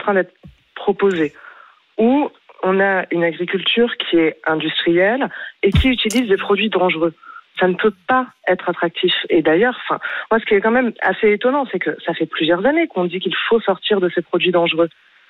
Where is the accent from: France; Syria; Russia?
France; North; Vous savez, je viens du nord de la France